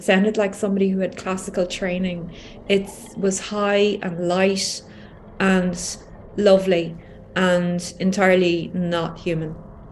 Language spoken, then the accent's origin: English; Ireland; I'm from Ireland. I am 45.